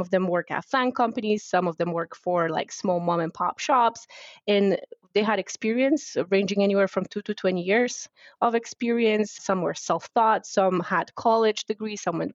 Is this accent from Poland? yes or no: yes; Poland; now in United States; I moved from Poland to United States. And as an immigrant